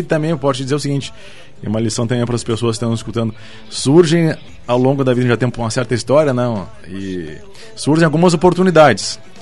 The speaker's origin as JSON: {"language": "Portuguese", "town": "Porto Alegre", "region": "Rio Grande do Sul", "country": "Brazil", "tie": "born or raised there", "moved": "as an adult", "lives_now": "Curitiba, Brazil", "said": "eu nasci em Porto Alegre. Uhum. E me mudei, morei até lá. Morei lá até 2012 e eu passei num concurso aqui em Curitiba, por isso que eu me mudei para a capital paranaense."}